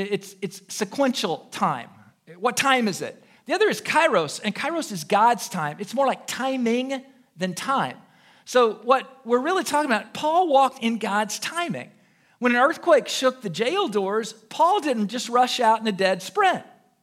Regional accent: United States; I needed to realize that as an American, I have a right to stand in public space.

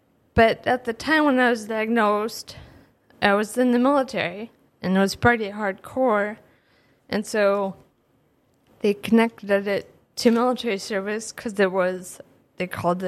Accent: Castlewood, South Dakota, United States; also born or lived in Canby, Minnesota; I was born in South Dakota, born and raised there. Mm-hmm. I grew up in Castlewood, South Dakota.

